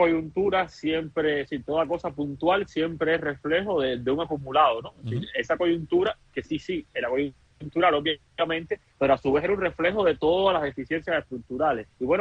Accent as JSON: {"language": "Spanish", "country": "Cuba", "said": "Bueno, como economista y como cubano lo que veo es lo mismo"}